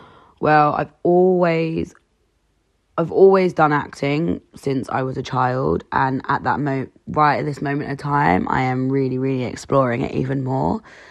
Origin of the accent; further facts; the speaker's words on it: London, United Kingdom; I'm 26 and I'm from North London.